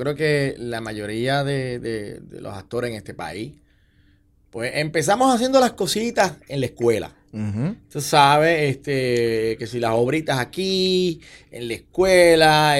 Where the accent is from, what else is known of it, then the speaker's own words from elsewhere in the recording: Santa Isabel, Puerto Rico; Yo soy natural de Santa Isabel, eso así.